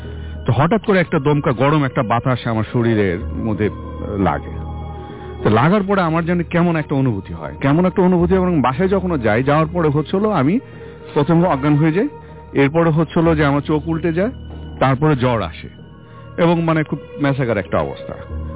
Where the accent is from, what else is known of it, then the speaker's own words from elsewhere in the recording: Tangail, Dhaka Division, Bangladesh; সেটা আমার হোমটাউন, যেটা আমার হোমটাউন টাঙ্গাইল।